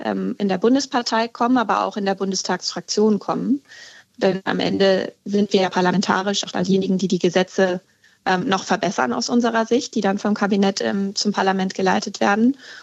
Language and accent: German; Schleswig-Holstein, Germany; Ich komme aus Schleswig-Holstein, da ist der Weg nicht weit.